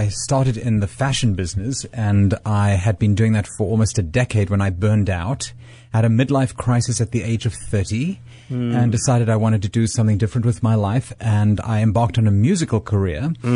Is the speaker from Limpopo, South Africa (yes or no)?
no; Cape Town, Western Cape, South Africa; moved away as an adult; now in United States; I grew up in Cape Town, South Africa.